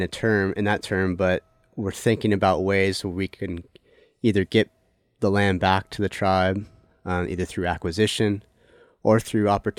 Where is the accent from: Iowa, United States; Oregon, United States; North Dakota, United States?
Oregon, United States; Seaside; I grew up in the Clatsop County area, Seaside, Gearhart area.